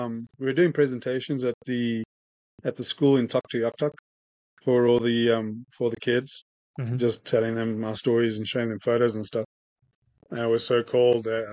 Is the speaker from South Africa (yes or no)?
yes; South Africa; Oh, hell yeah, absolutely. I'm from South Africa, man.